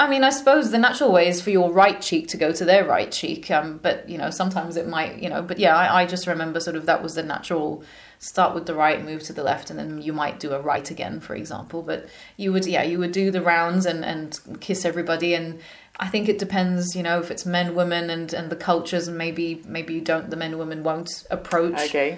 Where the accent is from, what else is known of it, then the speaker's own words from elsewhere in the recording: England, United Kingdom; also born or lived in France; I grew up in England and I have sort of Arabic roots. And then I moved here and there and lived in France.